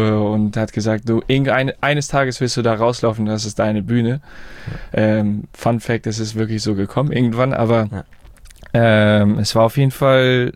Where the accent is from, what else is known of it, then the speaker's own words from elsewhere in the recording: Flensburg, Schleswig-Holstein, Germany; born there; Also ich bin in Flensburg geboren im Jahr 2000